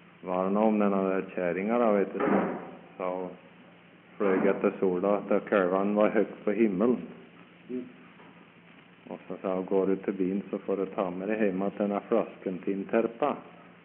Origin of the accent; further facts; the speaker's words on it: Spring Grove, Minnesota, United States; Der jeg vokste opp